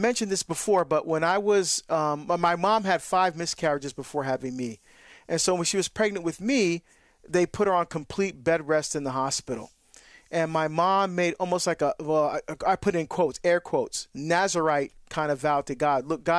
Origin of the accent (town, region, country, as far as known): Hillside, New Jersey, United States; born or raised there